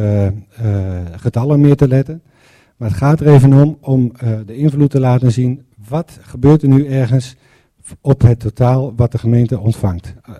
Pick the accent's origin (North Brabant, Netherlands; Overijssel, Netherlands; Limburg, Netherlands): Overijssel, Netherlands; Kampen; Zelf kom ik uit Kampen en die schiet door naar de 50.000.